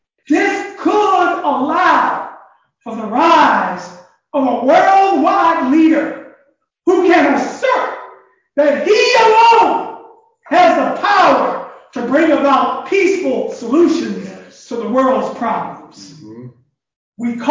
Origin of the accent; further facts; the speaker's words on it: United States; I don't want folks to say because I'm from the United States, they don't welcome me.